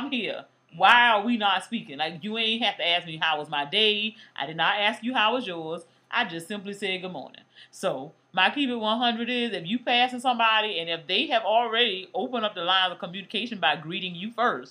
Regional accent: the South, United States; So therefore, as a Southerner, living in a state that's a Southern state

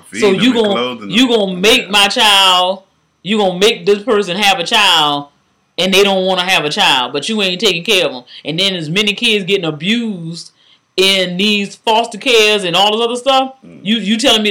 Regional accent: Georgia, United States; She would have to be a black person from my home state of Georgia with the bullshit, but she sounds stupid as hell.

